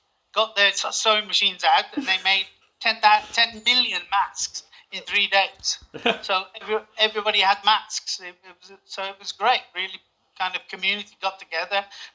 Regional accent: Birmingham, West Midlands, United Kingdom; I think I'm from the UK. I'm from Birmingham

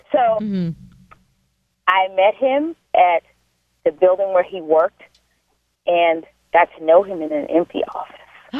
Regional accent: Bible Belt, United States; Okay, first of all, you know, I grew up in the Bible Belt.

